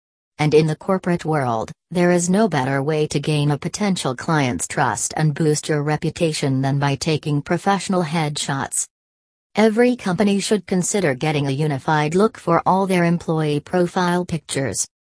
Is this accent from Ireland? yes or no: no; Singapore; from Singapore.